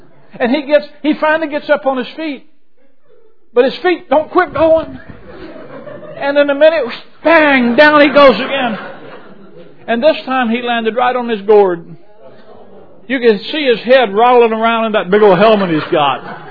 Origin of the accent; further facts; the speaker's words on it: Alabama, United States; now in Chicago, United States; I'm from Alabama. We didn't play hockey in Alabama. I didn't think about hockey. We didn't play soccer either. We moved to Chicago.